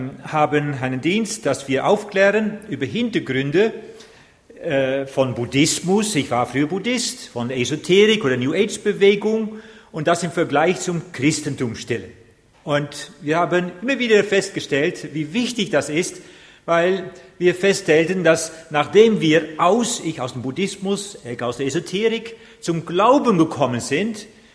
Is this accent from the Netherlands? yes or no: yes; Netherlands; German is a second language; Ich bin Holländer.